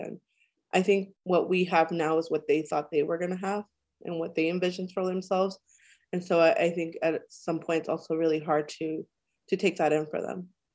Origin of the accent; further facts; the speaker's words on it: Compton, California, United States; So I was born in California. So I'm an LA born child, raised in Compton, which it always throws people off.